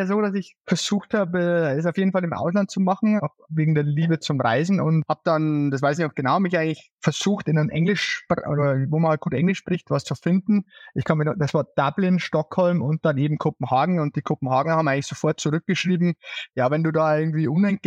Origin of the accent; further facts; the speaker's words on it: Passau, Bavaria, Germany; now in Denmark; Ich komme aus Bayern, bin in Passau geboren und habe dann in Regensburg Medizin studiert, habe dann mein PJ in Dänemark gemacht